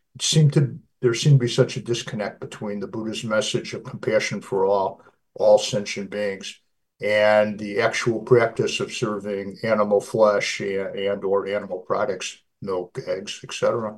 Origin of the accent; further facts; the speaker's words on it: California, United States; They don't want to hear from a guy from California about compassion. They want to, and I'm from California.